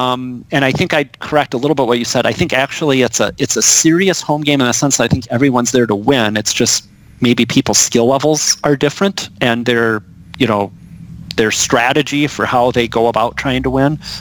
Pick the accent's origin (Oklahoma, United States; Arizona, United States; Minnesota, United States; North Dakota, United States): Minnesota, United States; Well, I'm from Minnesota. Good. We like our passive aggressiveness, so.